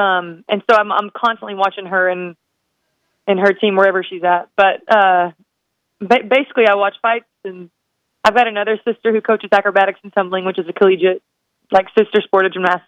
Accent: Waco, Texas, United States; So I come from Waco, Texas, which is a small town. There's like, 200,000 people there. So I guess it's relatively big, but very small town vibes. I've been there my entire life, and Wacoans are different.

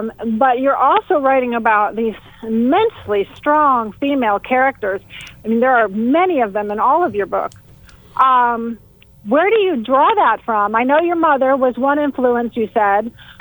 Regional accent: Tarpon Springs, Florida, United States; now in Georgia, United States; I'm actually from the Tarpon Springs area, though.

